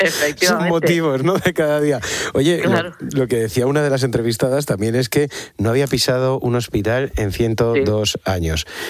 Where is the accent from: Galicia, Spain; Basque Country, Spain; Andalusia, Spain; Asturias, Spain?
Galicia, Spain; now in Madrid, Spain; Porque yo sí que soy gallego, pero claro, ya llevo un tiempo en Madrid